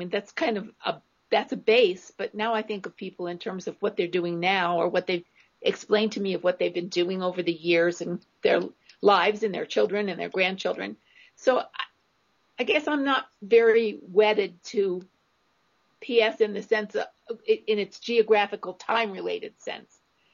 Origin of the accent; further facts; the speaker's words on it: Arden, Delaware, United States; Yeah, I grew up in Arden. Yeah, I still am in Arden.